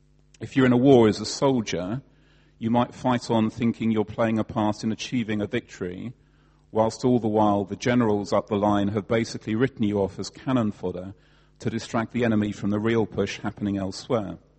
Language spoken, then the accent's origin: English; England, United Kingdom; I'm English. I'm doing my best.